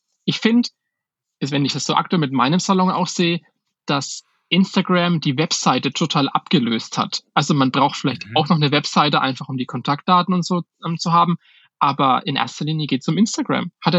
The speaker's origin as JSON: {"language": "German", "town": "Schweinfurt", "region": "Bavaria", "country": "Germany"}